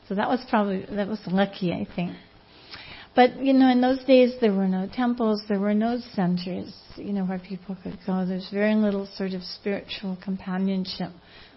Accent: Malibu, California, United States; I grew up in Malibu, and the nearest public library was Santa Monica

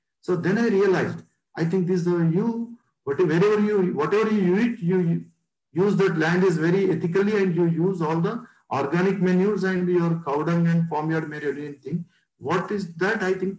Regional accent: Adilabad, Telangana, India; English is a second language; I think I am from Adilabad, actually

